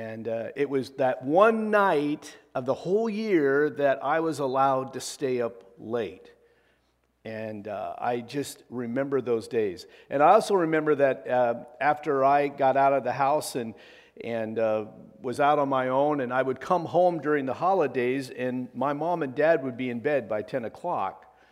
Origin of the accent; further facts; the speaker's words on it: Pendleton, United States; when I was growing up in Pendleton, I've mentioned before that our home was like four houses down from the church.